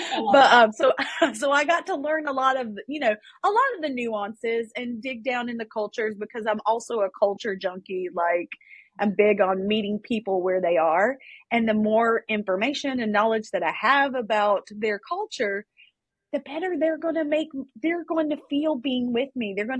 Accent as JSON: {"language": "English", "region": "the South", "country": "United States", "said": "Because number one, I'm Southern and we eat a lot of pork."}